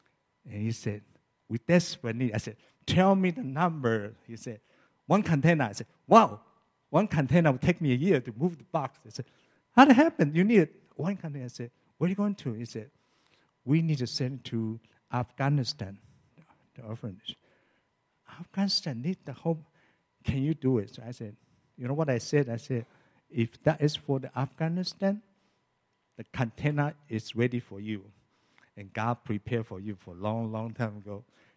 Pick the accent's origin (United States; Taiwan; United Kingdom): Taiwan; Don't forget, I'm Chinese, but from Taiwan, not from mainland China.